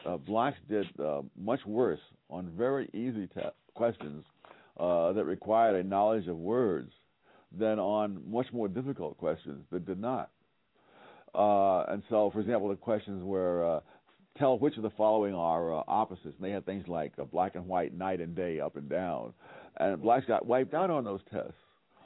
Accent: New York City, New York, United States; But it so happens I grew up in Harlem in the 1940s and 1950s

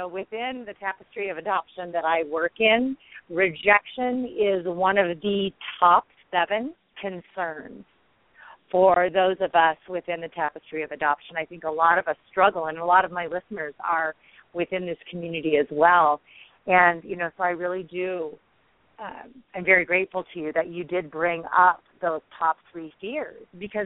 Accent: Minnesota, United States; also born or lived in Colorado; I grew up in Minnesota, and we had lakes, you know, that's the land of, you know, 10,000 lakes plus.

